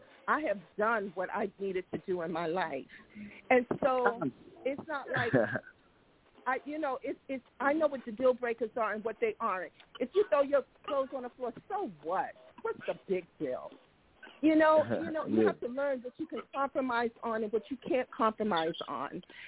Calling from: Bronx, New York, United States; No, I'm calling from the Bronx.

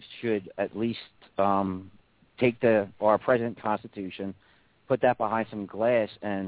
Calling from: Pennsylvania, United States; Unfortunately, Pennsylvania.

